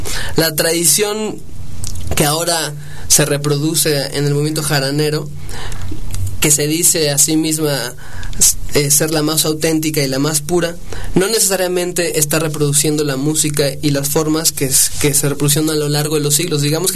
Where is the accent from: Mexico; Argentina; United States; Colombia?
Mexico; nosotros somos mexicanos porque comemos tortilla, porque escuchamos mariachi, porque oímos un jarocho, bailamos … nos gusta el chile sin albur y el mole